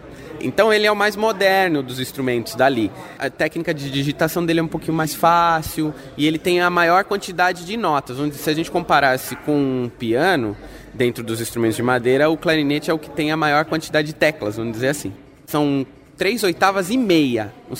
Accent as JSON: {"language": "Portuguese", "region": "São Paulo", "country": "Brazil", "tie": "born or raised there"}